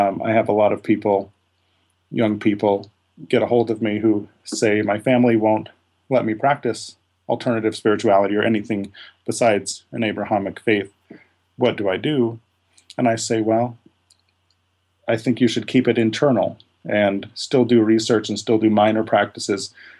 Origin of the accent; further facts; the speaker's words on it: Missoula, Montana, United States; I was born and raised here in Missoula, Montana.